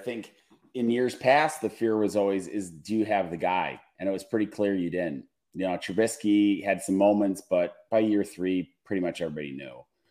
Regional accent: Milwaukee, Wisconsin, United States; I'm from Milwaukee. No one has a problem with Milwaukee.

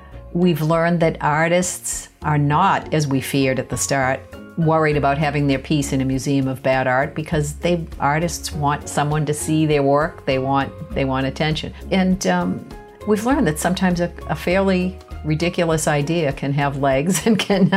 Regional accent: Boston, Massachusetts, United States; I grew up in Boston, less than a mile from the Museum of Fine Arts

